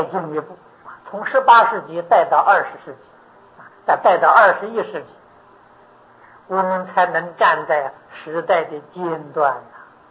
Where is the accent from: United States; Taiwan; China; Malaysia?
China; 所以佛教传到中国，我们中国人呢还是穿中国衣服，没有穿印度衣服。